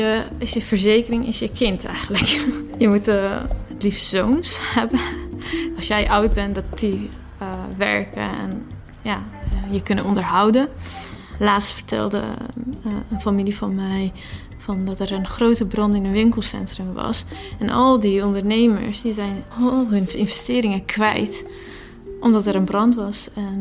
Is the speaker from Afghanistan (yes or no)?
yes; Afghanistan; now in Rotterdam, Netherlands; ik ben 2 maanden geleden naar Afghanistan geweest. Dat is mijn vaderland.